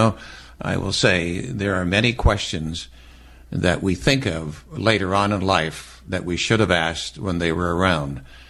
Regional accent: North Dakota, United States; also born or lived in Thief River Falls, Minnesota; I was indeed. But I was born in Thief River Falls because my mother went there to birth me. We actually lived on a farm 13 miles south of Grand Forks, North Dakota.

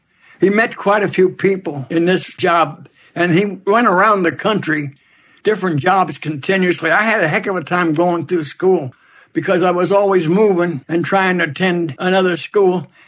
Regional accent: Columbus, Ohio, United States; born there; I was born in Columbus, Ohio.

